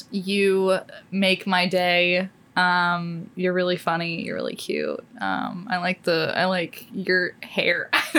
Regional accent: Los Angeles, California, United States; also born or lived in New York City; I am from Los Angeles, California, but I was actually born in New York City, New York.

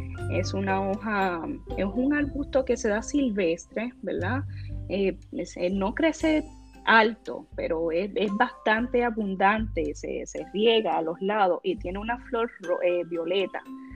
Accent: Dominican Republic; now in Puerto Rico; Yo soy una joven dominicana que llegó a Puerto Rico hace 8 años

